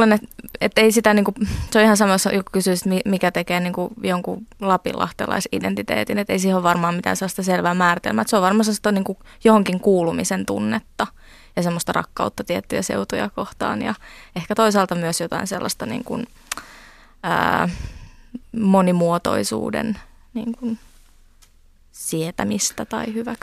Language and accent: Finnish; Helsinki, Uusimaa, Finland; also born or lived in Tehran, Iran; mä oon tosi pienenä muuttunut sieltä Helsinkiin.